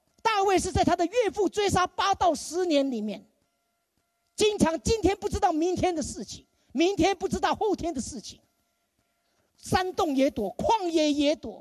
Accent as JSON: {"language": "Chinese", "country": "China", "said": "我们中国人不是刚刚过完新年，在家里面很多时候我们贴一个符，再把它倒过来，是不是？"}